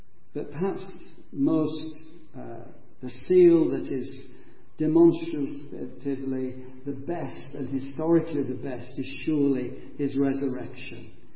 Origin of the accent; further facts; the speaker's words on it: Yorkshire and the Humber, United Kingdom; I'm always suspicious of free offers, even being a Yorkshireman